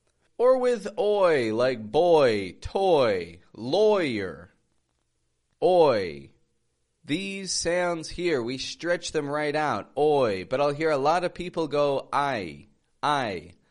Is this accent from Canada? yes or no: yes; Toronto, Ontario, Canada; now in Mexico; I'm from Toronto, Canada, living in Mexico.